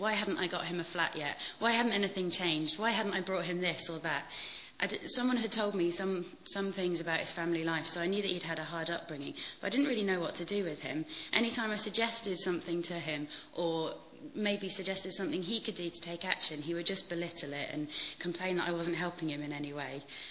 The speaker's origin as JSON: {"language": "English", "region": "Yorkshire and the Humber", "country": "United Kingdom", "tie": "born or raised there", "lives_now": "Bedford, United Kingdom", "said": "I'm 27. I live in Bedford, but I grew up in Yorkshire"}